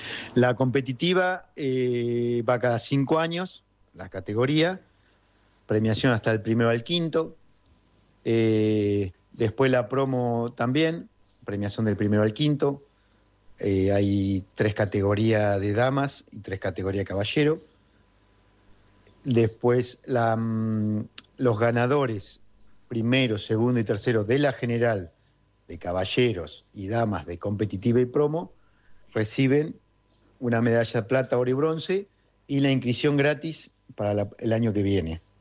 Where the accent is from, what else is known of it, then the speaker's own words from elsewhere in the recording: Azul, Buenos Aires Province, Argentina; De la Ciudad Azul